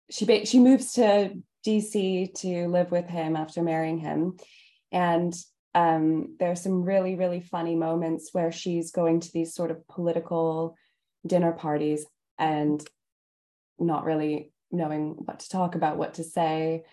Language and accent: English; Canada; as a Canadian